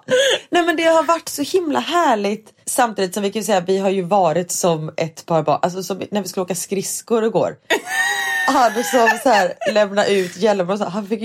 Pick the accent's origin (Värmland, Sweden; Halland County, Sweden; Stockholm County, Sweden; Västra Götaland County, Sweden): Västra Götaland County, Sweden; Gothenburg; både du och jag kommer från Göteborg. Men jag har liksom aldrig varit här. Alltså jag har sett Göteborg från en helt ny sida nu, känns som. För när jag är i Göteborg, visst jag bodde här fram tills jag var 20.